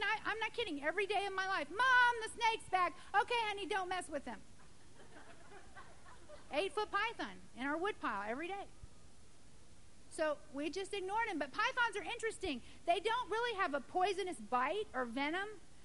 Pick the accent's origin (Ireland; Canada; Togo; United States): Togo; Lomé; also born or lived in Africa; See, I grew up in Africa. I know pythons personally. When we first moved to Lomé, to Togo, we didn't speak Ewe or Mina